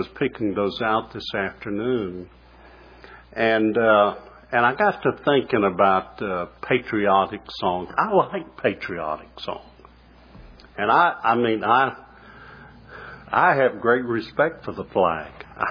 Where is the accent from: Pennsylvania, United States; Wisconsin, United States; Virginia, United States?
Virginia, United States; I'm thankful that God in His eternal purpose ordained that I would be born and raised in Virginia.